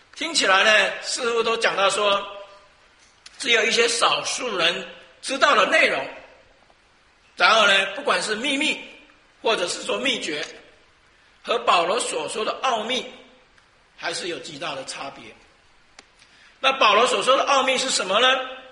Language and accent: Chinese; China; 那我想我们讲到我们中国人，我们更啊能够熟悉中国人有什么？有祖传秘方。